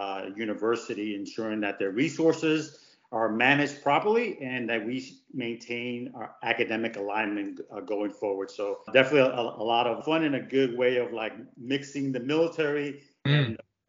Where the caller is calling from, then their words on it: Tampa, Florida, United States; Beautiful, sunny Tampa Bay, Florida.